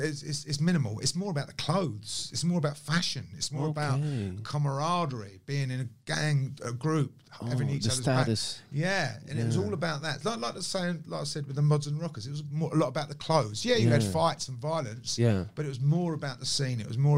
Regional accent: Watford, East of England, United Kingdom; born or raised there

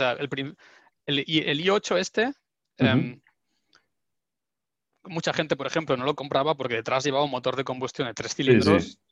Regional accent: Spain; moved away; also born or lived in Germany; Digo, no, yo soy morenito, pero no, soy español.

